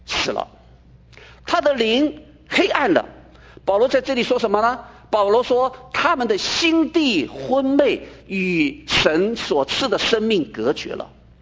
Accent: China; 我们中国人称它叫做良心，有没有？

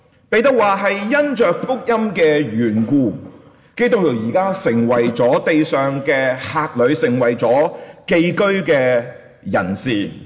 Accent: Hong Kong

